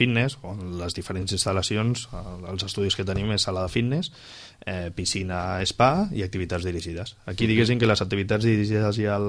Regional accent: Pineda de Mar, Catalonia, Spain; De fet, jo vinc de Pineda de Mar, que també era un lloc de costa

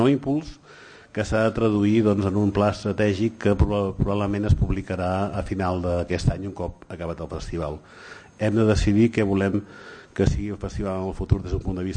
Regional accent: Catalonia, Spain; i nosaltres de Catalunya, i som de Catalunya

